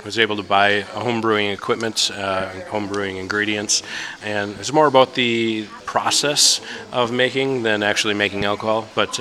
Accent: Green Bay, Wisconsin, United States; Like, you know, we're from Green Bay. We root for the Packers, right?

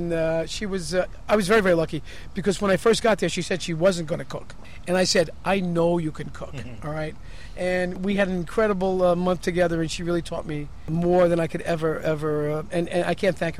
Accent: Saratoga, New York, United States; I grew up a lot in Saratoga as a kid.

